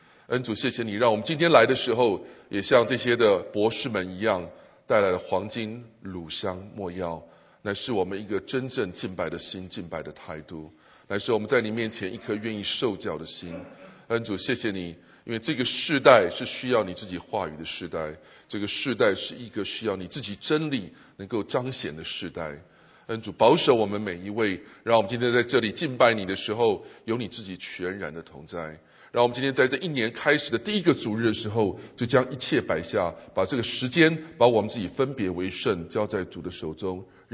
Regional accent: China; 有人说我们中国人最怕酒，对不对？

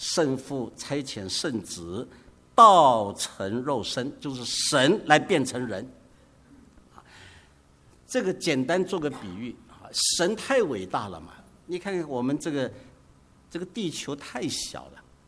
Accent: China; 我们中国人叫做晋商

